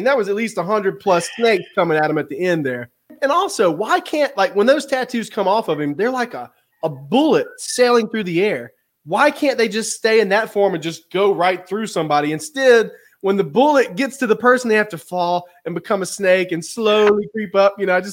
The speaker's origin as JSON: {"language": "English", "region": "Mississippi", "country": "United States", "said": "When I was growing up, I'm from South Mississippi, and I'm white, okay?"}